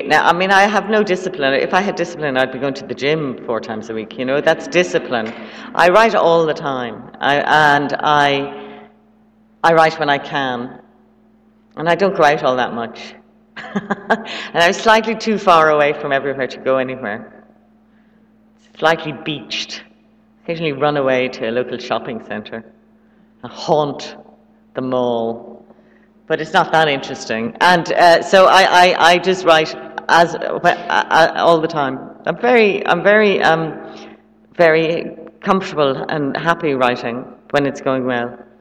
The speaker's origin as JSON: {"language": "English", "country": "Ireland", "said": "people ask me about being an Irish writer all the time, and I don't talk enough about the language"}